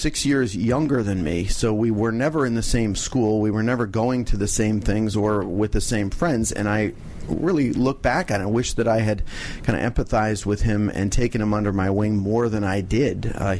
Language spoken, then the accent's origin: English; Connecticut, United States; also born or lived in North Carolina / Michigan; Grew up in Connecticut. Then the chaos started. I moved around from Connecticut, North Carolina, back to a different place in Connecticut. And then to Michigan, all before I was in 10th grade.